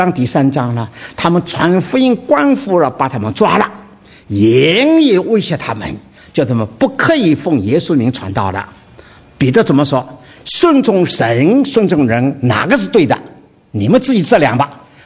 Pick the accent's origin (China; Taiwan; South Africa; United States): China; 我们中国人的儿女不大一样，跟美国人就不大一样。你在马路上走了，我们中国父母什么叫儿女走在前头，父母走在后面看着他的。